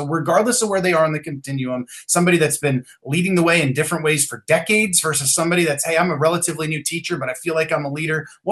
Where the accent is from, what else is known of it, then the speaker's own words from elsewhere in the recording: West Virginia, United States; I came from West Virginia.